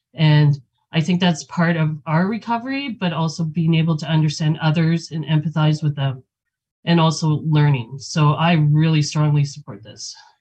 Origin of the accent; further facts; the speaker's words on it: Ontario, Canada; I come from Treaty 9 territory in Northern Ontario, Canada.